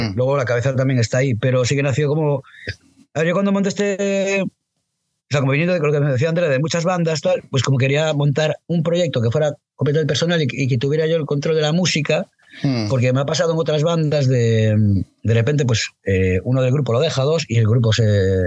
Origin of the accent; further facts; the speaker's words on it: A Coruña, Galicia, Spain; nos somos de Coruña, estamos grabando en Orro, que es un pueblito al lado de Coruña